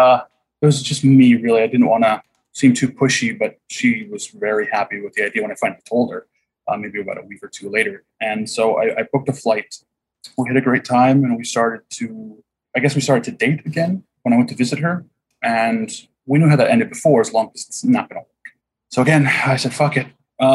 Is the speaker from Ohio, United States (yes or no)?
no; Huntington Beach, California, United States; No. I grew up in Huntington Beach. There's no drive-bys really.